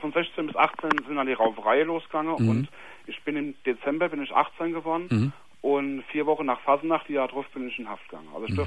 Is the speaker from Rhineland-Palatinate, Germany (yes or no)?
yes; Mainz, Rhineland-Palatinate, Germany; Also ich bin ein Mainzer, waschechter Mainzer